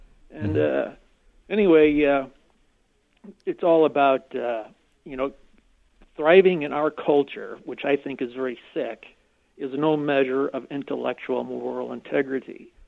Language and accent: English; United States; I like to say that I have every right to be arrogant, ignorant, and incredibly stupid because I am American.